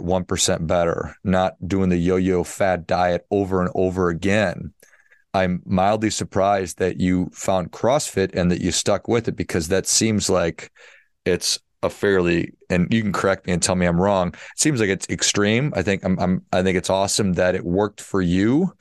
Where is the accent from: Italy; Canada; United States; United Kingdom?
United States; Midwest; I've got friends all over the place, as we all do, but I grew up in the Midwest.